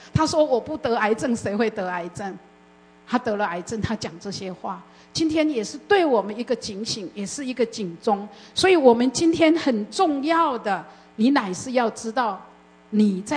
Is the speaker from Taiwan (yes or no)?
yes; Taiwan; 我记得我从小在台湾的教育，在台湾长大的时候